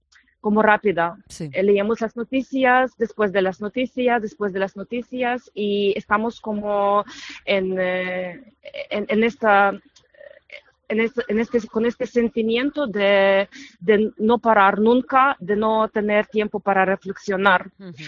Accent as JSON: {"language": "Spanish", "country": "Ukraine", "second_language": "Spanish", "moved": "yes", "lives_now": "Spain", "said": "nada más que entras te sientes como, bueno, estoy en mi país, sí, mi país está en guerra, pero es mi tierra"}